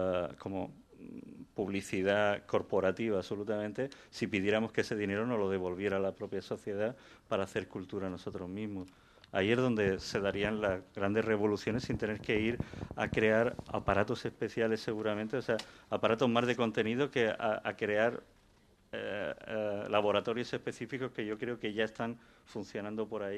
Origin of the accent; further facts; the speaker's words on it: Valencia, Valencian Community, Spain; como sabéis que yo vengo de Valencia, ¿no?